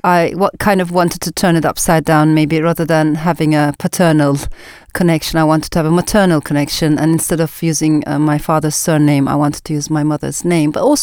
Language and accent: English; Ankara, Turkey; also born or lived in Strasbourg, France; I was born in Strasbourg in France, and my parents got separated shortly afterwards. So I came back to Ankara, Turkey, with my mom, and thereafter I was raised by a single mother, a divorcee, which at the time was a bit unusual. This was a very conservative Muslim neighborhood.